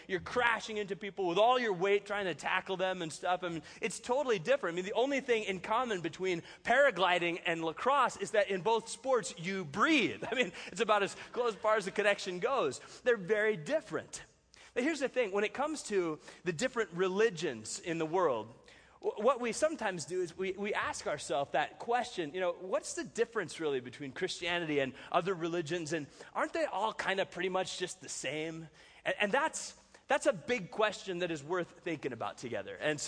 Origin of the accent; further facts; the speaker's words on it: California, United States; I'm up here from Southern California, just about an hour north of San Diego